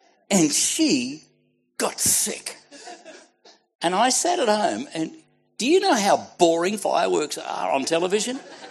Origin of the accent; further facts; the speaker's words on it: Australia; from Australia.